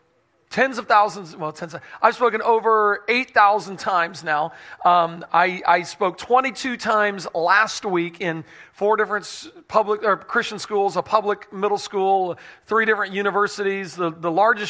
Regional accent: Pensacola, Florida, United States

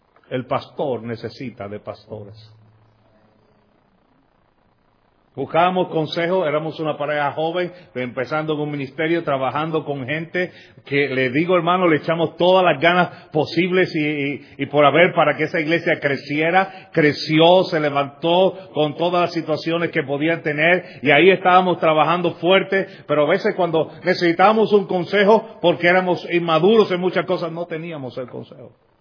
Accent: Lares, Puerto Rico; Lares, que es mi pueblo natal

